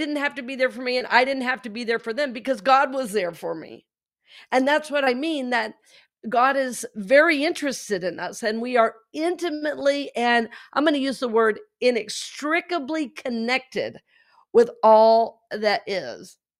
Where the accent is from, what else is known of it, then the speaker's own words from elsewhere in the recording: Red Oak, Georgia, United States; you know, I'm from Red Oak, Georgia. I cannot fathom what this is.